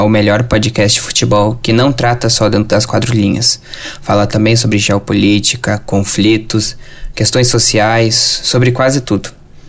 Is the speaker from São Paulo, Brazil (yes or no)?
no; Porto Alegre, Rio Grande do Sul, Brazil; sou de Porto Alegre.